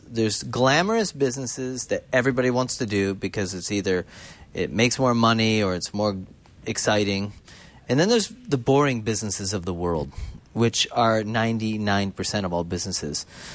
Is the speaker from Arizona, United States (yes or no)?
no; Chicago, Illinois, United States; Yeah, I grew up in Chicago, and, you know, I mean, I graduated in 87 from high school